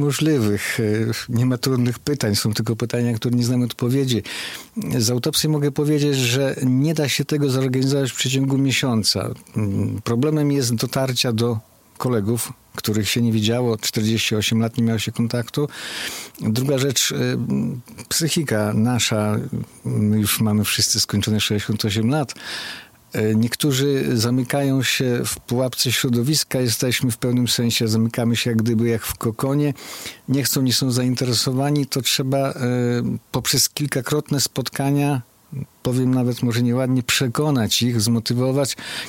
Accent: Kuźnica, Podlaskie Voivodeship, Poland; now in Sokółka, Poland; Ja po prostu aktualnie mieszkam w Sokółce, a urodziłem się i mieszkałem w Kuźnicy Białostockiej.

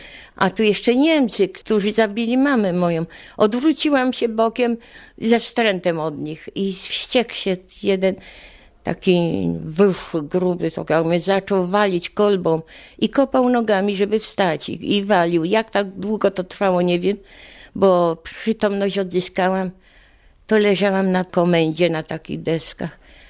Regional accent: Sosnowiec, Silesian Voivodeship, Poland; mam 82 lata. Urodziłam się w Sosnowcu, wychowywałam się w Sosnowcu.

